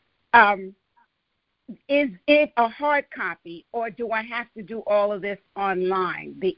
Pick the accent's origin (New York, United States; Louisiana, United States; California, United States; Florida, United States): New York, United States; I'm sorry. I'm a New Yorker.